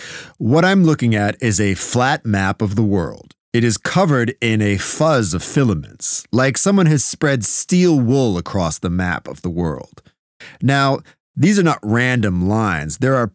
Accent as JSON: {"language": "English", "country": "United States", "said": "Of course I am. I mean, I'm an American."}